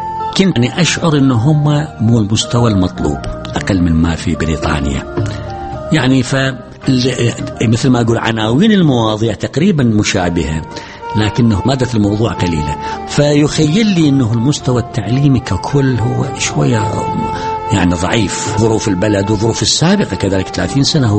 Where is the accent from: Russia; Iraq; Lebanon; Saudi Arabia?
Iraq; now in United Kingdom; أنا الآن عراقي أدرس هنا في الجامعة